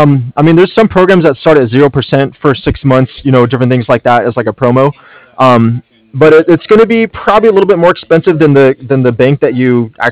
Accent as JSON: {"language": "English", "town": "San Diego", "region": "California", "country": "United States", "tie": "born or raised there", "said": "I'm born and raised in San Diego, so if I could spend the rest of my life here, I'd be very happy."}